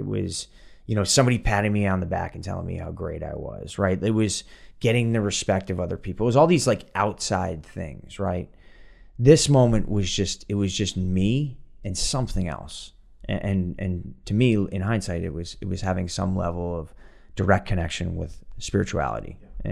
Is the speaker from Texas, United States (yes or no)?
no; Boston, Massachusetts, United States; now in Los Angeles, United States; So I I grew up in the Boston area and a lot of my family was there